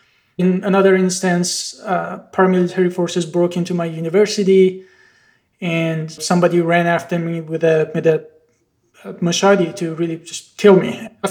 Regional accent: Iran; English is a second language; moved away as an adult; So I'm originally from Iran. I did my undergrad there.

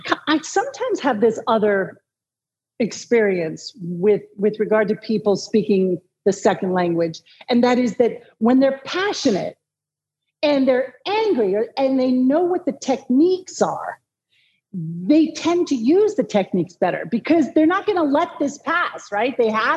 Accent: Connecticut, United States; I grew up in Connecticut

